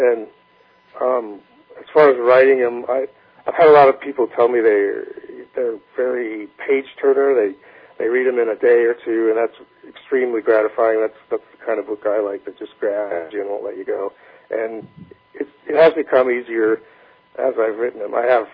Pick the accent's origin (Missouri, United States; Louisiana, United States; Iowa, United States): Iowa, United States; Lake Park; Tom and Hillary go to Okoboji, and they meet Tom's father, who lives in my hometown, Lake Park.